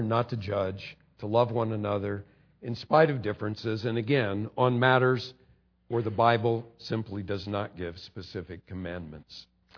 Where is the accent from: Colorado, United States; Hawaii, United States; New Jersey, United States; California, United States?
California, United States; So, you know, I was from California.